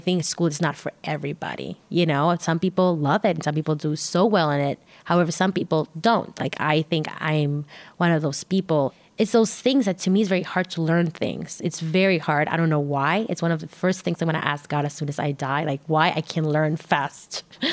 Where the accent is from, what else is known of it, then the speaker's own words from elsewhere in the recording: Tijuana, Baja California, Mexico; I grew up in Tijuana. But in Tijuana is like a big town, but becomes a small town